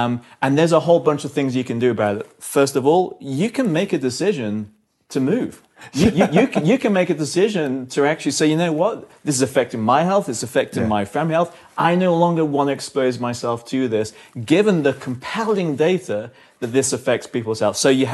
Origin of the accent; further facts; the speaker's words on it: London, United Kingdom; I'm from London.